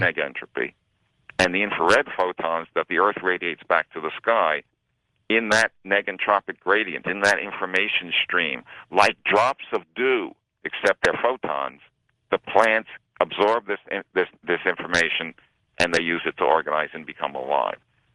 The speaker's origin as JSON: {"language": "English", "town": "Brooklyn", "region": "New York", "country": "United States", "tie": "born or raised there", "said": "I grew up in Brooklyn. I went to James Madison High School. I was on the math team."}